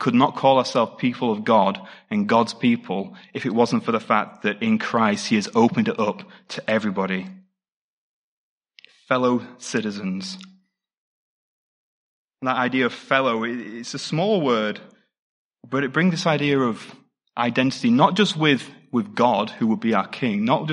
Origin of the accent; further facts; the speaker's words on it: United Kingdom; I'm a British person